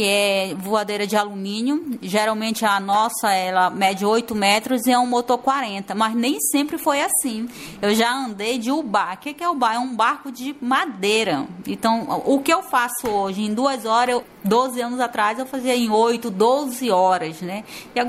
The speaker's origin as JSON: {"language": "Portuguese", "region": "Amazonas", "country": "Brazil", "said": "Eu sou, como eu estava falando, sou amazonense. Adoro minha origem. Sou descendente indígena."}